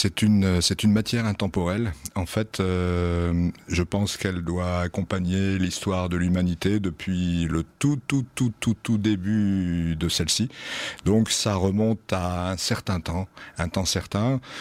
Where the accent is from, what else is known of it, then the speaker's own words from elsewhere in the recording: Lille, Hauts-de-France, France; Je suis natif de Lille, donc je dis notre région avec le cœur aussi.